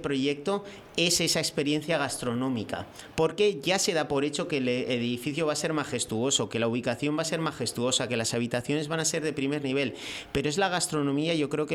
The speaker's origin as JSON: {"language": "Spanish", "town": "San Sebastián", "region": "Basque Country", "country": "Spain", "said": "yo tengo 36 años y soy de Donostia, San Sebastián, el País Vasco, y bueno, es una gran capital gastronómica"}